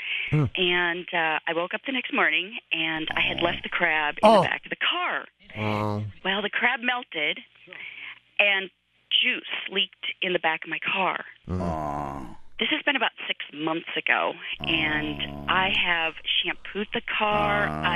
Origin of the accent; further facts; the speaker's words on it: Anchorage, Alaska, United States; I'm from Anchorage, Alaska.